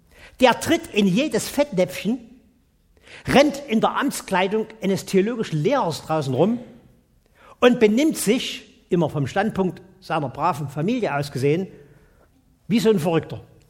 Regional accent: East Germany, Germany; ich bin ja schon in der Nazizeit aufgewachsen und dann kam die Kommunistenzeit. Wir sind in der DDR ja alle, vom kleinen Kind in der Kinderkrippe bis zum Hochschulprofessor, wir sind ja alle nach dem gleichen Maßstab erzogen worden.

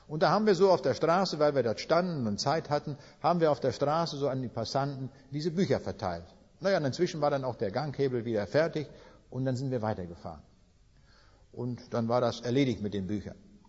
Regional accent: Königsberg, Kaliningrad Oblast, Russia; Ich habe das abends an den Leuten dort in Königsberg auch gesagt. Das war mal meine Heimat, es ist nicht mehr.

